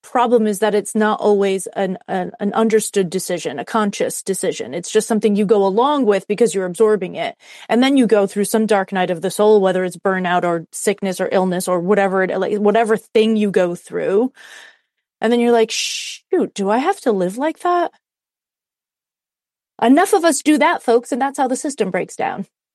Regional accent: United States; And when I came back to the States, it was not long before COVID happened. So all of a sudden, I was back in my home country, not in my home state.

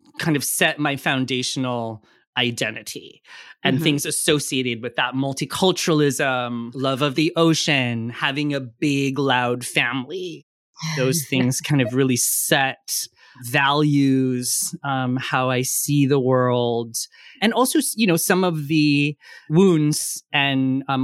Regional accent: Hawaii, United States; And my other identities that are important to me are I am half Filipino. I am from Hawaii, which is my primary cultural identification.

